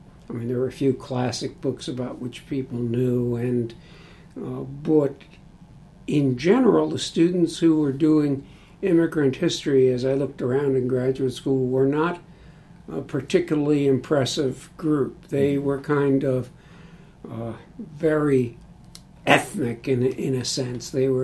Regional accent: New York, United States; I mean, growing up in New York, you were either naturally a Yankees fan, a Giants fan, or a Brooklyn Dodger fan

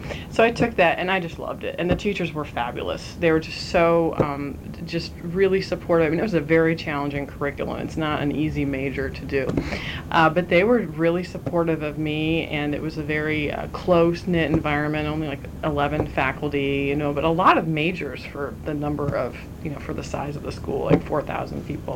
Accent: Shaker Heights, Ohio, United States; also born or lived in Cleveland; I was born in 1972 in Cleveland, Ohio. And I grew up on the east side of Cleveland, and I lived in Shaker Heights, Ohio, which is a suburb of Cleveland.

